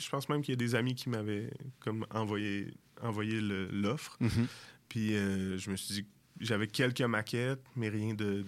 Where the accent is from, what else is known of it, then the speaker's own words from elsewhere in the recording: Quebec, Canada; je viens du Saguenay